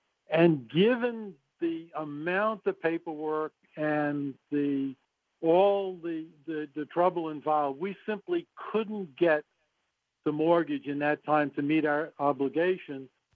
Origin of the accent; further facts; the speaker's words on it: Bronx, New York, United States; moved away as an adult; I was born and raised in the Bronx a lot of years ago, and I went through college there, graduate of Manhattan College in the Bronx. And from there, I moved to Washington